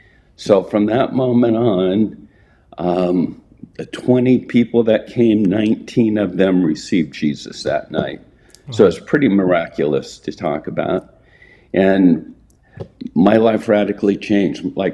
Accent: San Diego, California, United States; I grew up in San Diego. My family was not believers at all.

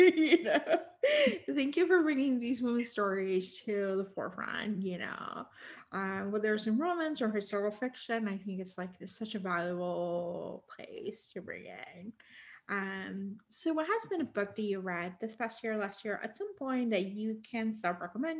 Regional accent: Puerto Rico; I'm from Puerto Rico, so I'm like all Caribbean related, you know.

